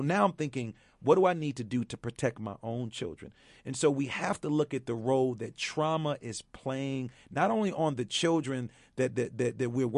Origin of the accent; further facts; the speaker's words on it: Chicago, Illinois, United States; I'm from Chicago, you know, a city that's dealing with a lot of issues.